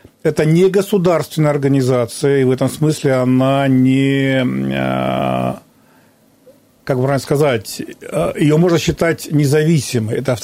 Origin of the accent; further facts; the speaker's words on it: Siberia, Russia; Я никогда не сожалел, что я родился и живу в Сибири.